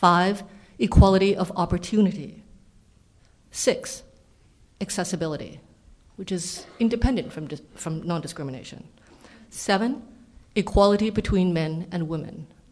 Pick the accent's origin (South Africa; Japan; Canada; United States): Canada; As mentioned, I'm from Canada. I got my law degree from Canada.